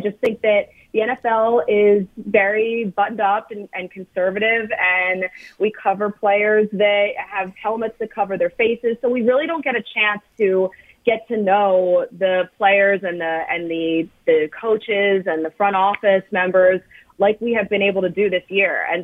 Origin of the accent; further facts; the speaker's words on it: Fort Washington, Pennsylvania, United States; Yeah, I grew up outside of the Philly, outside of the city in Fort Washington.